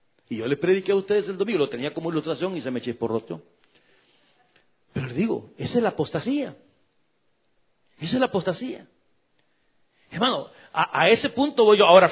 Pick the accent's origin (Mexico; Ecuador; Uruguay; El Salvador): El Salvador; allá en mi país, en El Salvador.